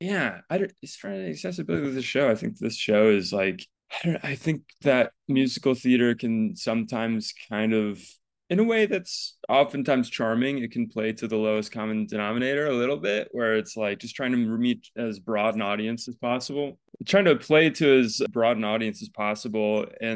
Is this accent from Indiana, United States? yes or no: yes; Carmel, Indiana, United States; I'm from central Indiana. I'm from Indianapolis area, from Carmel.